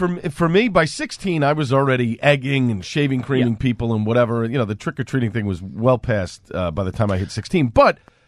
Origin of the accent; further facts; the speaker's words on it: Staten Island, New York, United States; I know when I was a kid growing up on Staten Island, that was like